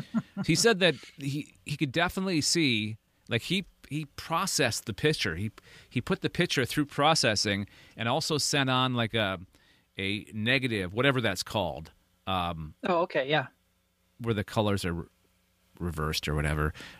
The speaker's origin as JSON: {"language": "English", "country": "United States", "lives_now": "Canada", "said": "All the time being an American in Canada."}